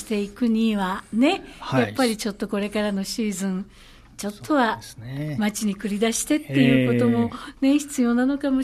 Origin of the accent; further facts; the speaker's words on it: Nishinomiya, Hyogo, Japan; born there; 私は西宮生まれの都ですので、西宮の蔵の蔵開きにはいずれも参加させてもらったことがあります。